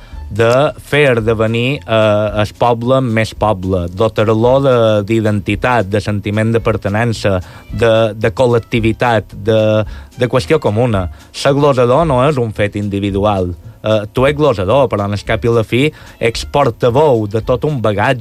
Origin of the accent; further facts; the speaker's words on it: Santa Margalida, Balearic Islands, Spain; glosaven el meu poble, Santa Margarida